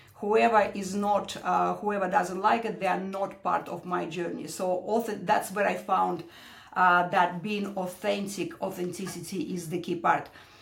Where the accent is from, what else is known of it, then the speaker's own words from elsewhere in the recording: Russia; English is a second language; moved away as an adult; now in Australia; Originally, I came from Russia.